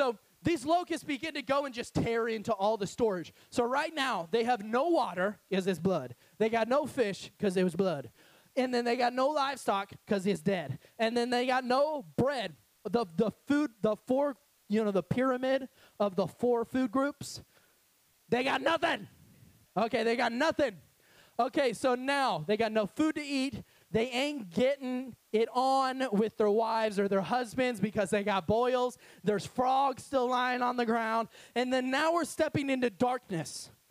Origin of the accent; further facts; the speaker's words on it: Ohio, United States; I'm from Ohio, and it was like 10 years ago or 7 years ago.